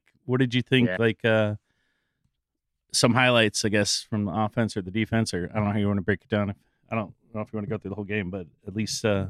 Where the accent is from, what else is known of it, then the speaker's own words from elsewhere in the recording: Chicago, Illinois, United States; I grew up in Chicago, so I know.